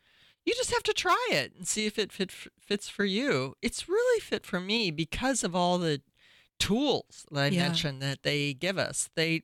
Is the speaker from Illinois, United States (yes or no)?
yes; Illinois, United States; growing up in Illinois surrounded by a bunch of family